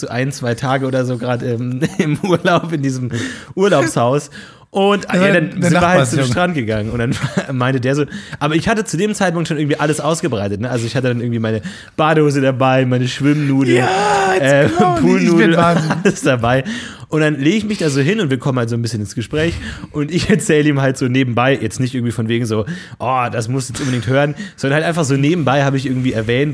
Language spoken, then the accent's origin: German; Bavaria, Germany; Bei uns, also ich komme aus Bayern, da hieß es Fasching.